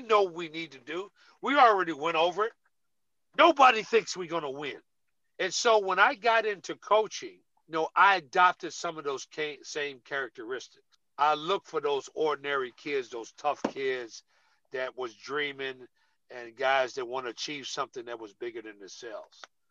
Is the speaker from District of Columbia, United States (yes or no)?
yes; Washington, District of Columbia, United States; Here I am from Washington, D.C., and I had the opportunity to meet the first African-American president.